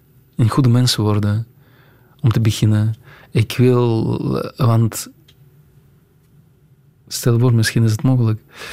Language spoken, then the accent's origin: Dutch; Russia; Dutch is a second language; Want weet je, ik ben dus opgegroeid in Rusland, in de Sovjet-Unie, sorry. Dat is een groot verschil.